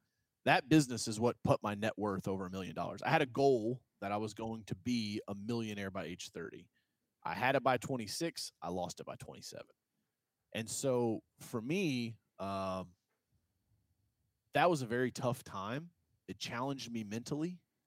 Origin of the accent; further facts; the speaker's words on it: Kentucky, United States; and I'm from Kentucky. Like, if you say, where are businessmen from? Kentucky is nowhere on the fucking list, okay?